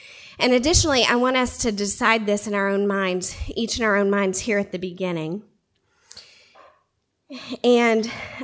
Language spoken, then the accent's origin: English; Tennessee, United States; also born or lived in Chattanooga; I was born in Chattanooga, Tennessee, the first child of my mom and dad.